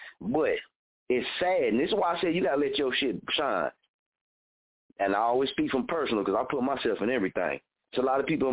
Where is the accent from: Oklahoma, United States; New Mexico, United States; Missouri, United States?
Oklahoma, United States; Muskogee; Wherever you from where you from. I'm from Muskogee, Oklahoma.